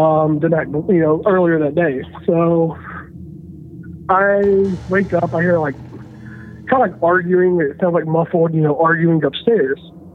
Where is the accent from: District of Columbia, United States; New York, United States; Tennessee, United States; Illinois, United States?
Tennessee, United States; now in Washington, United States; I'm from Tennessee, but I'm calling from the D.C. area.